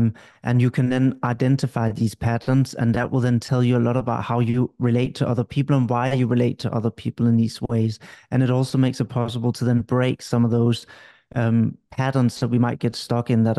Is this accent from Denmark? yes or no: yes; Denmark; English is a second language; now in United Kingdom; Well, I grew up in Denmark originally, and now I'm based in the United Kingdom.